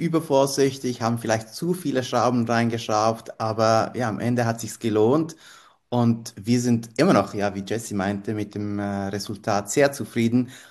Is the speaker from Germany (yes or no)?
no; Switzerland; now in Czech Republic; Ich bin ursprünglich, also in der Schweiz geboren, aufgewachsen. Meine Mutter ist aber Spanierin, mein Vater Italiener. Und vor etwa 10 Jahren sind wir nach Tschechien ausgewandert